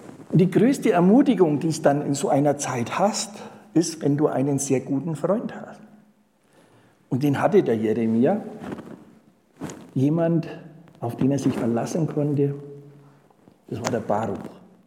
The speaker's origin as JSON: {"language": "German", "region": "Bavaria", "country": "Germany", "accent": "Franconian", "said": "ich habe leider noch den fränkischen Dialekt."}